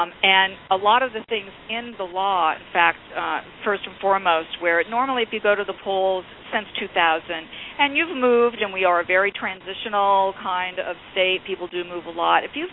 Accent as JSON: {"language": "English", "region": "Midwest", "country": "United States", "tie": "born or raised there", "said": "I was brought up in the Midwest. I was brought up to be very patriotic, and we flew our flag."}